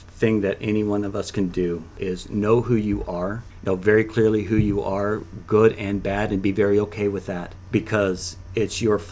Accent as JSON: {"language": "English", "region": "Hawaii", "country": "United States", "said": "You know, I came from Hawaii, where it's not cold."}